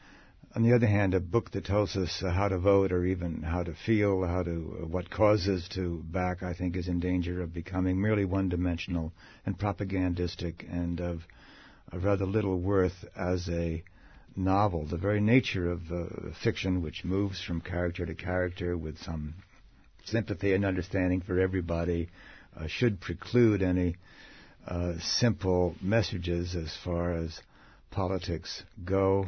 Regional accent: United States; So as an American, I have to face the fact that given a choice between John Kerry and George Bush, the country chose four more years of George Bush.

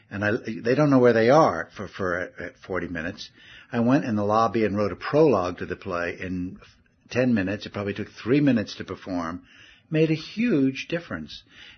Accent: Corpus Christi, Texas, United States; I grew up in Corpus Christi, Texas, and the Monterey Mexico radio station could be picked up by our FM radio in Corpus Christi

